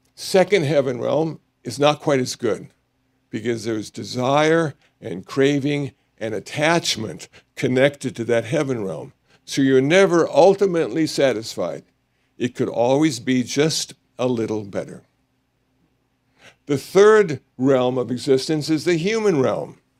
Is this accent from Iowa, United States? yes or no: yes; Iowa, United States; born there; I was born in Iowa. Everybody in Iowa had a soul.